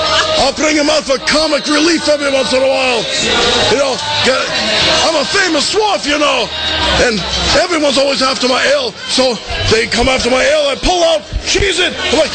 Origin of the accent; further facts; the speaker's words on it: New Hampshire, United States; You see, we're originally from New Hampshire, and right now it's 20 degrees and 4, 5, 6 feet of snow.